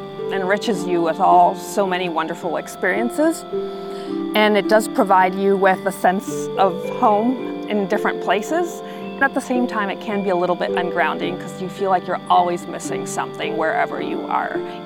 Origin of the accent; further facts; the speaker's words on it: Italy; now in Austin, United States; I'm originally from Italy. Having lived and spent a lot of time in many different parts of the world